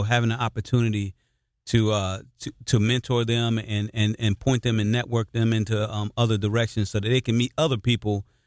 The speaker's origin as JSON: {"language": "English", "town": "Naples", "region": "Campania", "country": "Italy", "tie": "born or raised there", "also_born_or_lived": "South Carolina, United States", "said": "I'm originally from South Carolina, the great state of South Carolina originally, but I'm a military brat. So, believe it or not, I actually grew up in Italy. I grew up in Naples, Italy. My dad was in the Marine Corps, so I had an opportunity to live overseas"}